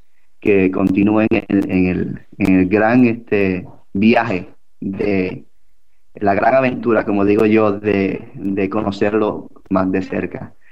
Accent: Tampa, Florida, United States; Yo soy de Tampa, él es de Orlando.

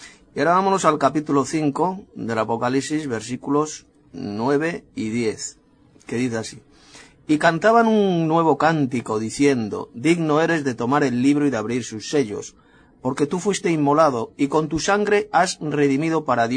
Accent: Madrid, Community of Madrid, Spain; de Madrid, España.

